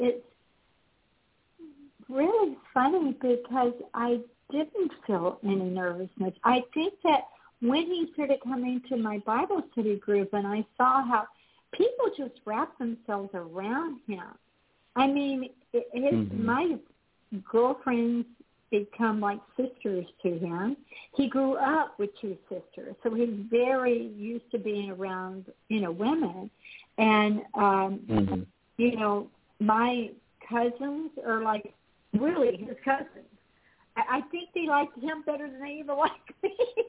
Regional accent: Texas, United States; But I grew up here in Texas when everything was segregated.

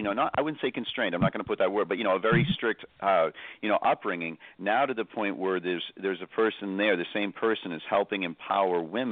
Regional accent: Boston, Massachusetts, United States; I tell people I'm Boston Irish, but I was really from a very traditional Irish Catholic background in Boston

